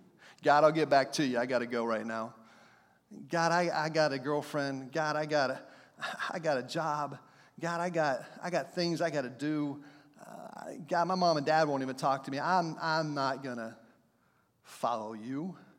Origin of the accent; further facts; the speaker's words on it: Heath, Ohio, United States; Heath, Ohio is the next town over. And I grew up in Heath, so I used to always crack this joke.